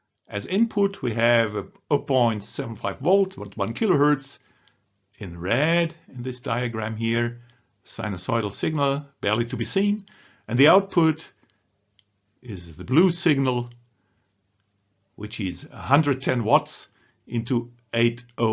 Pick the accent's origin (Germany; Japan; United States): Germany; Duisburg, North Rhine-Westphalia; English is a second language; I am from Duisburg in Germany